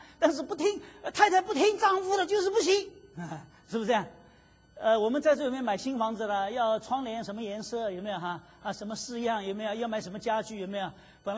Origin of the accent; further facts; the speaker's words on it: China; 每个人都很自私啊，特别我们中国人讲说人不自私怎么样，天诛地灭啊。